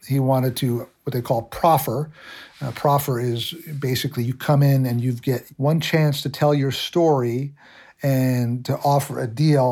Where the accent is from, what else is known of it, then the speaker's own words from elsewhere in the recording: New York, United States; I mean, he looked like, you know, I'm from New York.